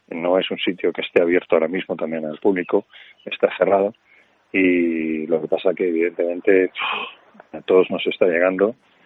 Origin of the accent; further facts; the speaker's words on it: Spain; con lo que somos los españoles de calurosos y de afectuosos